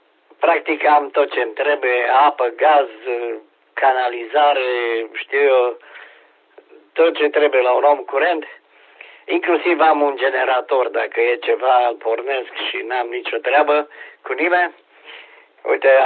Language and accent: Romanian; Deva, Hunedoara County, Romania; also born or lived in Petroșani; Deci am cunoscut Petroșani, am stat ani de zile acolo și deloc sunt din Deva.